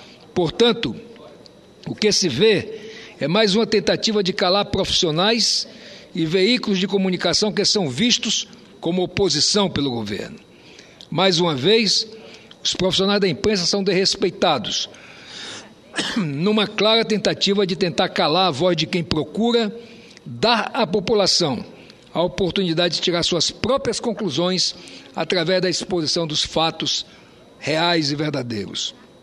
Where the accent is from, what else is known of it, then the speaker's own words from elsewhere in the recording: Roraima, Brazil; como roraimense